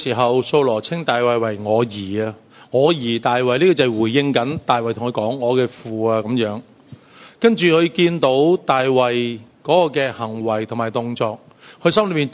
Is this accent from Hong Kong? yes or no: yes; Hong Kong; 我们香港人都会用死狗去描绘一些衰人啦、没用的人啦